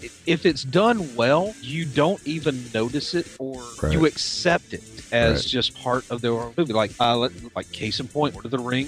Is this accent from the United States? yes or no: yes; Alabama, United States; And I'm from Alabama as well, so I can point that finger.